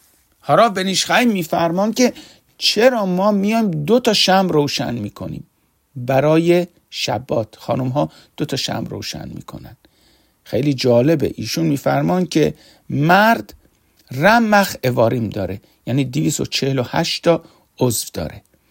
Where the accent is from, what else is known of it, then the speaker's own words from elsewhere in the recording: Iran; ما افرادی مثل ما که از ایران اومدیم،